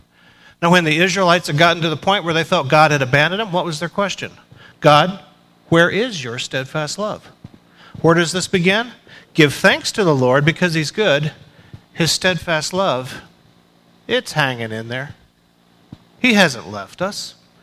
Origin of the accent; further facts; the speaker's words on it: Texas, United States; Although Texans on some days might think we're better acclimated to the weather than y'all